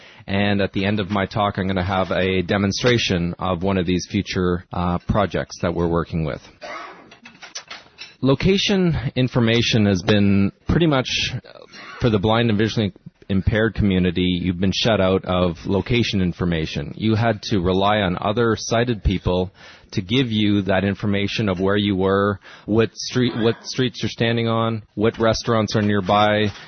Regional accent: Canada; I'm a Canadian. I went to school at Carleton University in Ontario

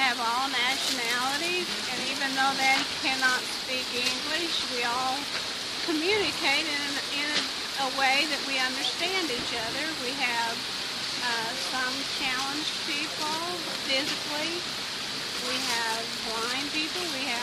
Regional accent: Black Mountain, North Carolina, United States; and I'm from Black Mountain

